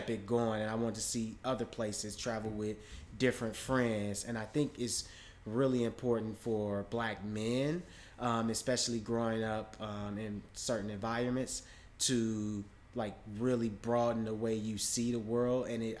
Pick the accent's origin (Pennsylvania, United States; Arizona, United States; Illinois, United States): Illinois, United States; Chicago; Like, growing up in Chicago, never been international until several years after undergrad, it was important for me to get some exposure to different cultures